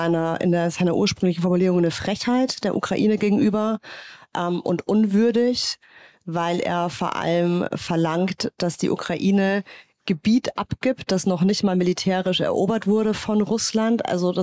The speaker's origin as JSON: {"language": "German", "country": "Germany", "tie": "born or raised there", "said": "ich bin selber in der Welt groß geworden, ich bin in einem Deutschland sozialisiert worden"}